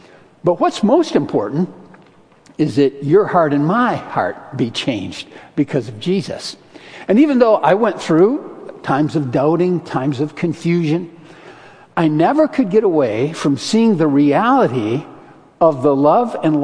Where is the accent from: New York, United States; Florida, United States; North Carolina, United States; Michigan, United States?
Michigan, United States; Grand Rapids; now in Midland, United States; I was so blessed as a boy growing up in Grand Rapids.